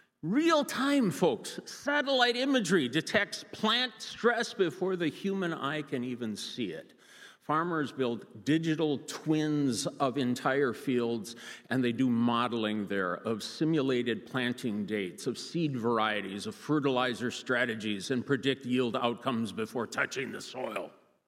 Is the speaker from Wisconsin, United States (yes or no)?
yes; Wisconsin, United States; I did a lot of that growing up in Wisconsin on my uncle's farm.